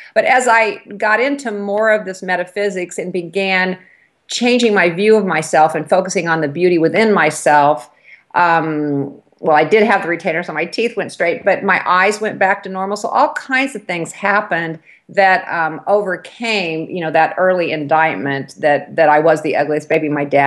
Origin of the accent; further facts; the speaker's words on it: Lawrence, Kansas, United States; I have a couple of groups I'm in here in my hometown of Lawrence, Kansas